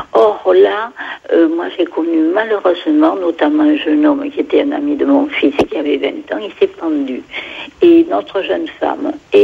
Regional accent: France; puisque nous sommes français, eh bien, je parle pour moi personnellement

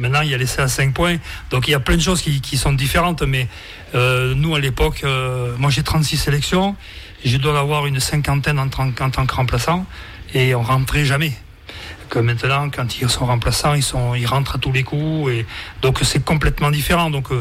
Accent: France; Mais en tant que Français, je suis le seul.

